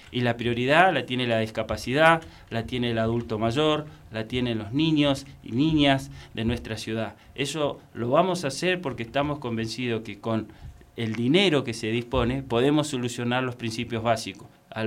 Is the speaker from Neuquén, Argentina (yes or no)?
yes; Zapala, Neuquén, Argentina; Yo soy nativo, criado acá en Zapala